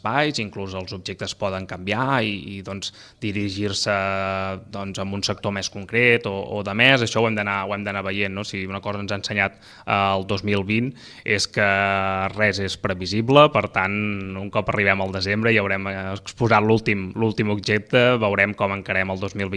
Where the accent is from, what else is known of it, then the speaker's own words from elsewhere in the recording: Catalonia, Spain; tant l'Anna com jo som conquencs, som gent de la Conca de Barberà i, per tant, gent del territori.